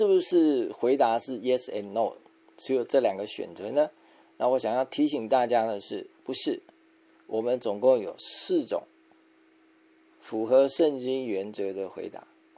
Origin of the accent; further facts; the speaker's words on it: China; 那这个基本上我们中国人也有啊